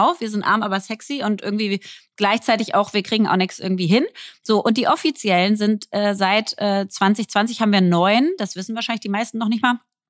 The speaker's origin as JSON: {"language": "German", "region": "Berlin", "country": "Germany", "said": "mein Thema als Berlinerin auch."}